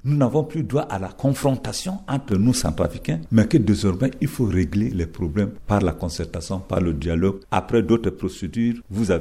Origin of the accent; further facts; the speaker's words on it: Central African Republic; Oui, en tant que Centrafricain, avant de venir, nous savons les préoccupations de notre pays